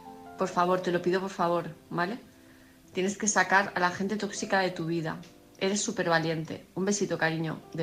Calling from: Palma de Mallorca, Balearic Islands, Spain; de Palma de Mallorca

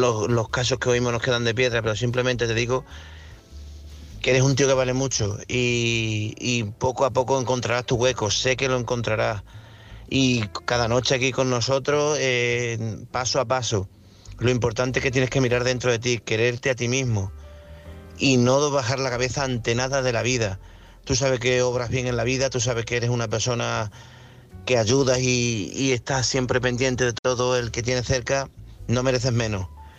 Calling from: Badajoz, Extremadura, Spain; Buenas noches

